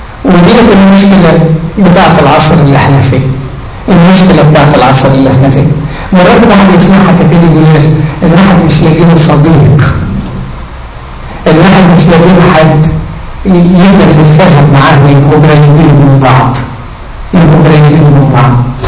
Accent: Egypt

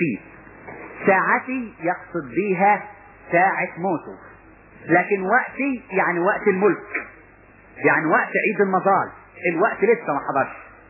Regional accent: Upper Egypt, Egypt

